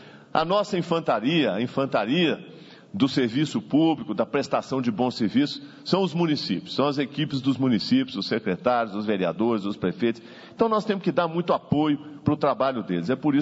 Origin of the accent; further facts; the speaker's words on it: Minas Gerais, Brazil; a gente é mineiro e cultiva esse sentimento, procedimento de convivência, né? Mineiro gosta da convivência